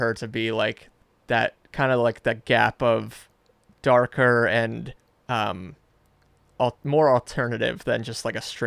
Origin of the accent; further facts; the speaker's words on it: Woodbridge, New Jersey, United States; I'm from Woodbridge originally.